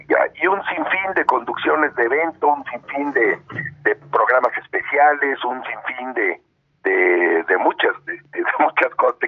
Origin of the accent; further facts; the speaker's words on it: Mexico; En telenovelas soy el actor mexicano que más protagónicos tiene de telenovela